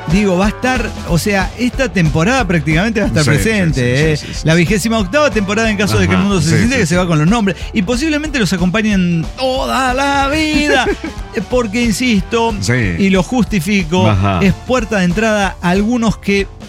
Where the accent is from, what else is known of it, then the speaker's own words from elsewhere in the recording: California, United States; born there; No, nací en California.